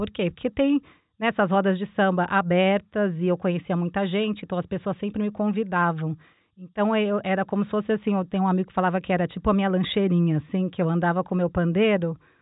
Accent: São Paulo, Brazil; also born or lived in Rio de Janeiro; eu sou de São Paulo, capital, mas eu morei alguns anos no Rio de Janeiro.

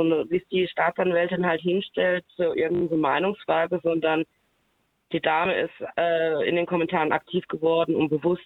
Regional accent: Germany; Ich kann keine Fremdsprache. Ich bin hier geboren. Ja, ich bin schon binational, das ist in mir drin, aber ich bin auch Deutsche, ich bin hier zu Hause

